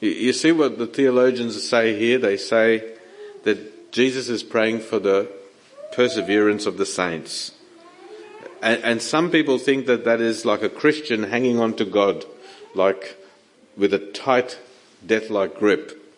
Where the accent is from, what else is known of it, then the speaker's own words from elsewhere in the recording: United States; And as an Indian, I can say to you, he's not an Indian giver.